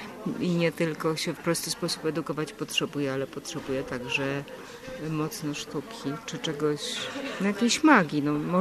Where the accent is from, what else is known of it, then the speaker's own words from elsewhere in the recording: Prudnik, Opole Voivodeship, Poland; ja sama pochodzę z takiego małego miasteczka, z Prudnika w województwie opolskim.